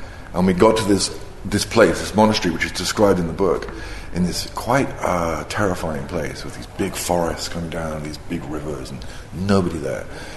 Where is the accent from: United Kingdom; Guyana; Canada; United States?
United Kingdom; Like the British and Hong Kong, because I'm British.